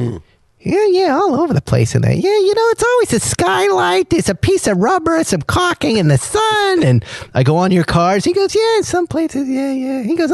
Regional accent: East Coast, United States; born or raised there; now in California, United States

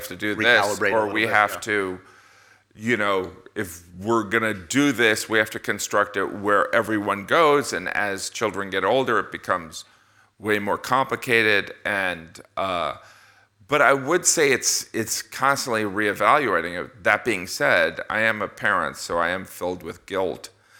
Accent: Indiana, United States; And also the fact that Letterman is from Indiana and I'm from Indiana and and growing up, I would see him on TV

